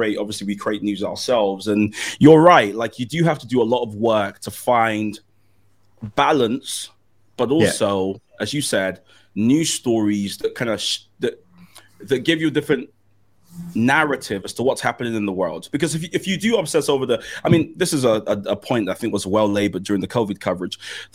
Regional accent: London, United Kingdom; also born or lived in Manchester; Because I moved from London to Manchester to live in Manchester for about 7 years. I'm back in.

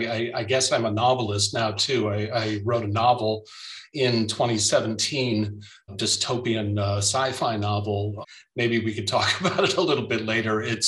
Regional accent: Florida, United States; born there; I was born in Florida, ran away to San Francisco for a while.

